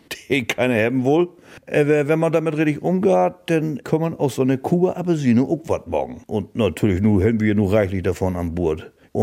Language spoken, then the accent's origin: German; East Germany, Germany; Sicherlich, wir kommen aus Deutschland, auch aus der DDR, das wir auch alles noch sehr berühmt.